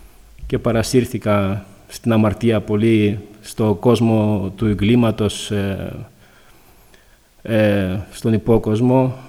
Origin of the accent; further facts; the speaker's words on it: Ukraine; now in Thessaloniki, Greece; στην Θεσσαλονίκη και κατάγομαι από την Ουκρανία. Γεννήθηκα στην Ουκρανία το 1989